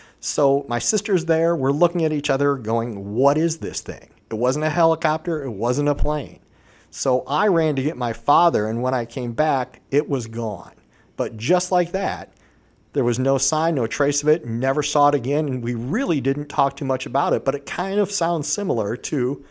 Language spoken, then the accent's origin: English; Vermilion, Ohio, United States; So I grew up in Vermilion, Ohio. It's a little bit west of where we're talking about